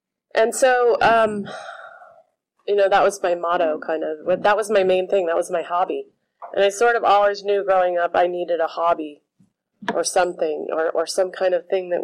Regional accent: Oakland, California, United States; I grew up in Berkeley, Oakland

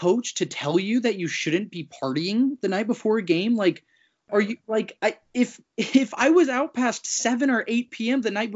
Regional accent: Florida, United States; be proud of especially for me being from South Florida. The Hurricanes just aren't my team. They're my hometown team. Like, you want to be proud of your hometown team, man.

